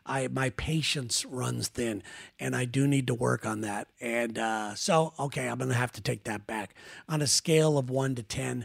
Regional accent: Ireland; And being an Irish guy, that's probably one of the things that I need to work on the most.

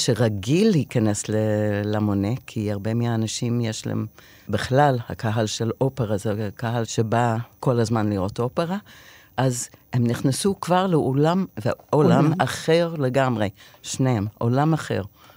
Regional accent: New Jersey, United States; Hebrew is a second language; אני גדלתי בניו ג'רזי, על יד ניו יורק

